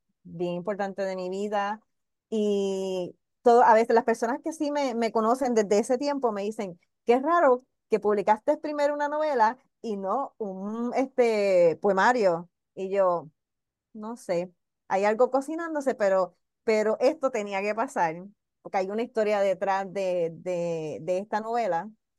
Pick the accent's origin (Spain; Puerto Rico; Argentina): Puerto Rico; Manatí; Yo soy del pueblo de Manatí.